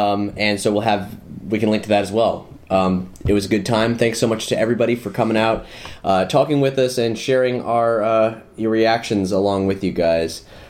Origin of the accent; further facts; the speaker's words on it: Orlando, Florida, United States; now in Los Angeles, United States; Also, if you hear crazy shit, it's because we're from Orlando.